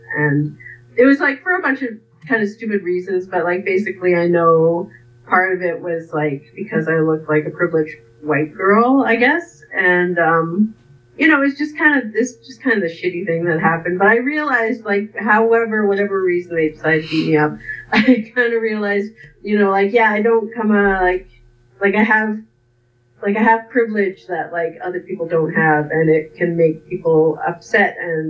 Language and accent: English; Saskatoon, Saskatchewan, Canada; I come from Little Pine First Nation, which is in sort of like near North Battleford in Saskatchewan. And I grew up in Saskatoon, Saskatchewan.